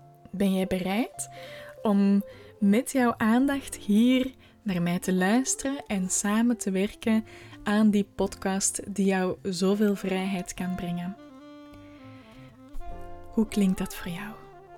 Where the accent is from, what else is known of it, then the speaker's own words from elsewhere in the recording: Essen, Flanders, Belgium; Bij mij is het dialect waar ik vandaan kom er echt uitgedrild. Ik kom van een klein dorp, Essen. En eigenlijk vind ik het wel ook jammer dat ik dat dialect niet meer kan volgen